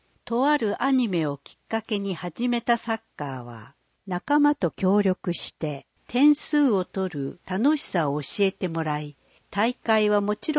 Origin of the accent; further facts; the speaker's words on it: Osaka, Japan; 平成16年、2004年9月、私は城東区で生まれ育ちました。今でも城東区に住んでおり